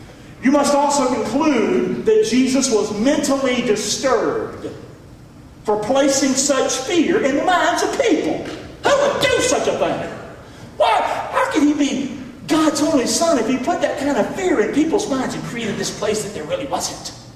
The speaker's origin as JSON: {"language": "English", "town": "Rockingham", "region": "North Carolina", "country": "United States", "said": "I'm from Rockingham, North Carolina. If people from Rockingham, North Carolina can understand the Bible, you can understand the Bible."}